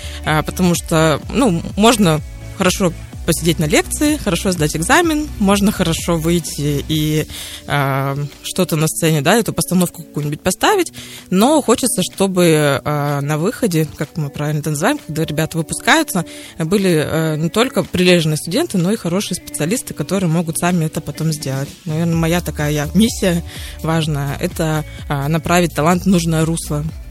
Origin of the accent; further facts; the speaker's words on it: Gorno-Altaysk, Altai Krai, Russia; now in Novosibirsk, Russia; Я сама не из Новосибирска, но работаю сейчас в Новосибирске. Я с Горно-Алтайска, с Республики Алтай.